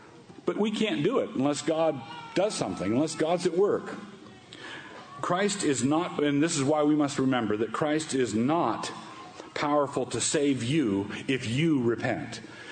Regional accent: United States; I say it this way because I'm an American, all right?

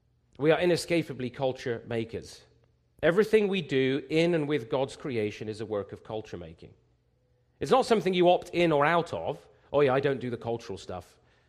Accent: England, United Kingdom; now in Canada; when I was listening to this as an Englishman, it struck me, as a sort of English-Canadian now

